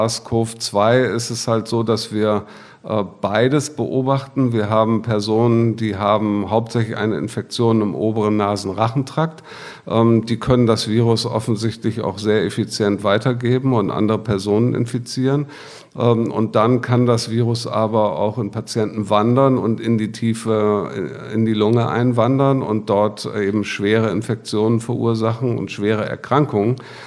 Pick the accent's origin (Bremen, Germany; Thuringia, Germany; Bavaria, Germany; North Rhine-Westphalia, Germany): Bremen, Germany; ich komme aus Bremen. Habe dort auch mein Studium begonnen